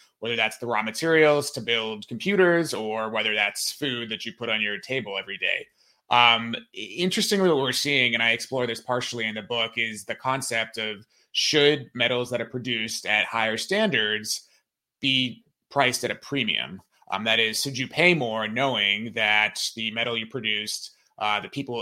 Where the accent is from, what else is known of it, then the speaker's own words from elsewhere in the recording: United States; Well, I will say, as an American, I hate to prognosticate this election, right?